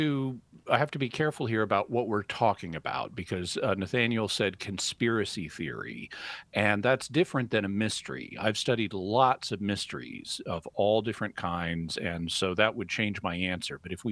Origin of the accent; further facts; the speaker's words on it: United States; So in England, I would be an alien because I'm from America.